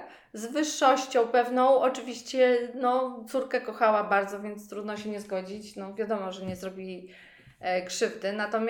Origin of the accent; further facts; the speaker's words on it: Warsaw, Masovian Voivodeship, Poland; born there; no bo pamiętajmy, że ja się urodziłam w Warszawie